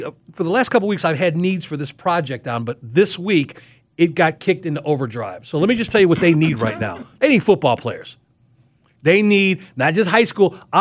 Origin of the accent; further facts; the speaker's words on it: Chicago, Illinois, United States; I'm from Chicago.